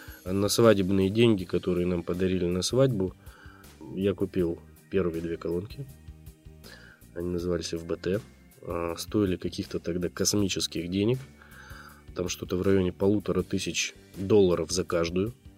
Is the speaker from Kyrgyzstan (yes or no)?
yes; Kyrgyzstan; Я же приехал из Киргизии. У нас такого не было еще эти 90-е годы.